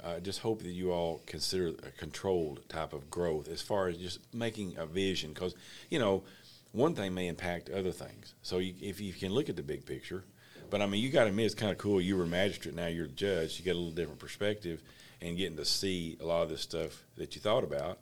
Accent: Kentucky, United States; I'm from Eastern Kentucky, you know, and I live about 10 miles from Natural Bridge State Park and River Gorge.

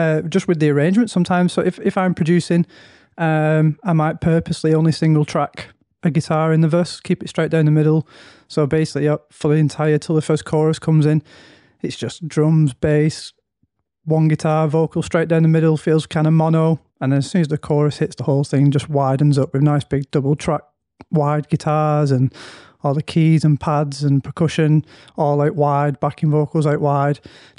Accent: Manchester, North West England, United Kingdom; I'm a producer from Manchester.

